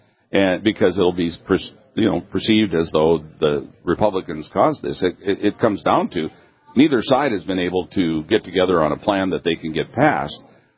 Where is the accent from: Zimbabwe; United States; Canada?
United States; Minot, North Dakota; I grew up in Minot, yeah.